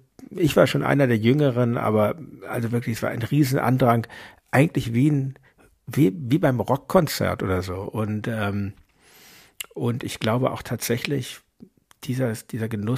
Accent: Hamburg, Germany; Ich bin in Hamburg aufgewachsen

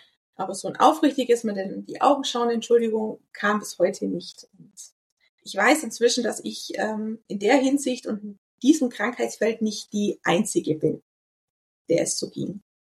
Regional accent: Bavaria, Germany; Man muss dazu sagen, ich komme aus Süddeutschland, also aus Bayern

